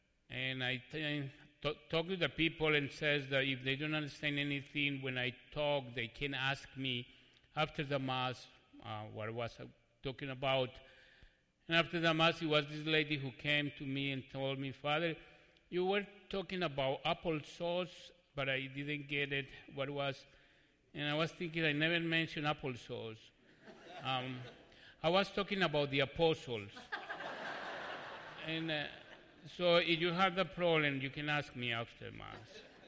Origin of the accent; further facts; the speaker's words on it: Colombia; English is a second language; now in United States; I came from Colombia.